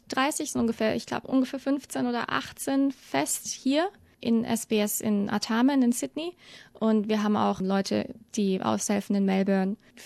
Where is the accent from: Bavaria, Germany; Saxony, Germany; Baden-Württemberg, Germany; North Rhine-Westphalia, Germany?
Bavaria, Germany; Würzburg; now in Australia; Aus Würzburg, im schönen Unterfranken.